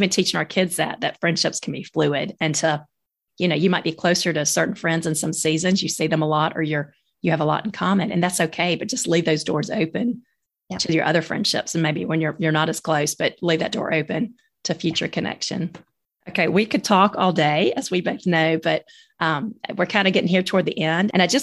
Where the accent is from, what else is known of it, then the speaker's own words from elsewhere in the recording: Tuscaloosa, Alabama, United States; But, you know, I grew up in Tuscaloosa. I went straight from high school to college 15 minutes away.